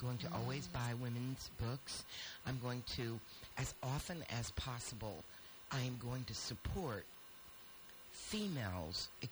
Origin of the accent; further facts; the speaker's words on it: Appalachia, United States; it's like growing up in Appalachia. There's mom-and-pop stores, and then there's the big box stores.